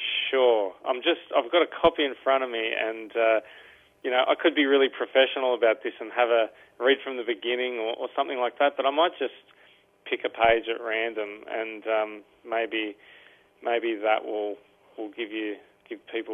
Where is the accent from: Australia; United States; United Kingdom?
Australia; Sydney, New South Wales; Well, I grew up in Sydney, and my parents had immigrated from Germany and Austria, and I had a brother and two sisters